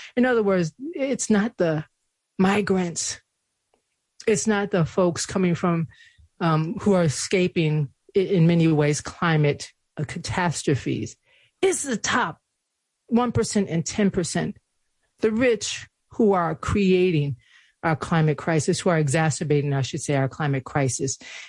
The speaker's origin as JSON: {"language": "English", "town": "Buffalo", "region": "New York", "country": "United States", "tie": "born or raised there", "said": "killing of 10 African-Americans in Buffalo, New York, my hometown."}